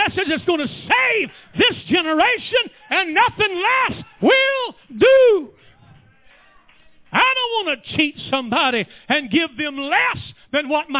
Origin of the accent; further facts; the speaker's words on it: United States; As an American, it stirs me up that somebody can attack our embassy and murder our ambassador and three Americans protecting him.